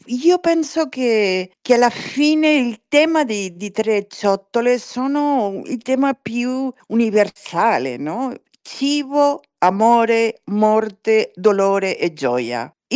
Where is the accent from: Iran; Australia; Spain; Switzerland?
Spain; Barcelona, Catalonia; Io sono di Barcellona, okay. Ma il mio nonno era francese.